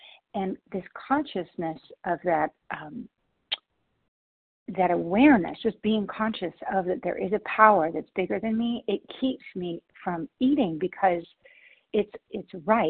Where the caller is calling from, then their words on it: Washington, United States; I'm calling from Washington State, recovered compulsive overeater.